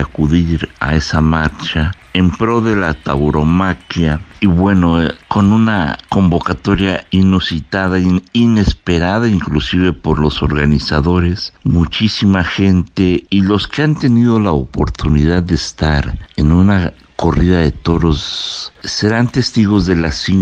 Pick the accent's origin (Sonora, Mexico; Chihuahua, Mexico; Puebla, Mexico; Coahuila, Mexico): Puebla, Mexico; oriundo y vecino de la ciudad de Puebla, Puebla